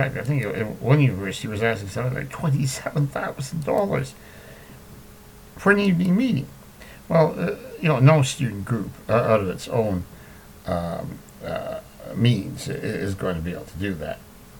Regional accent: Hamilton, Ontario, Canada; Sunday night in my hometown of Hamilton saw a very disgraceful incident.

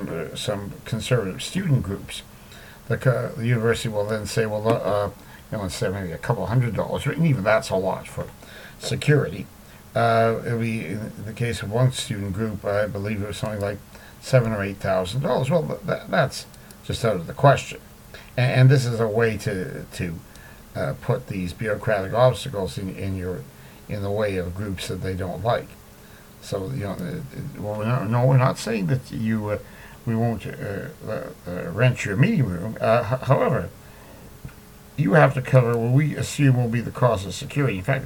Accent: Hamilton, Ontario, Canada; Sunday night in my hometown of Hamilton saw a very disgraceful incident.

